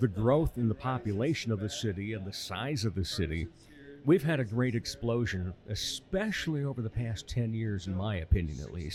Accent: Rock Rapids, Iowa, United States; And, you know, I grew up in Rock Rapids. And so, yeah, we'd come up to Sioux Falls to do a bunch of stuff.

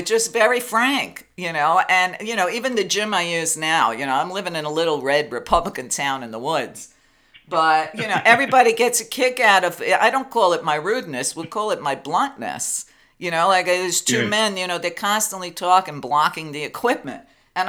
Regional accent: New York, United States; Listen, I grew up in New York, so a lot of times in Manhattan, even on the subway, you know, I would see a lot of celebrities

